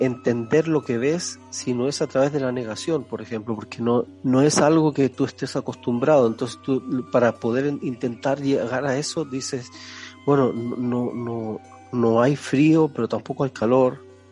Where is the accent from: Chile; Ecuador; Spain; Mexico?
Chile; born there; Así empecé a viajar muy joven. Yo nací en Chile y empecé a viajar por Latinoamérica, pues especialmente Argentina, Brasil, Perú, Bolivia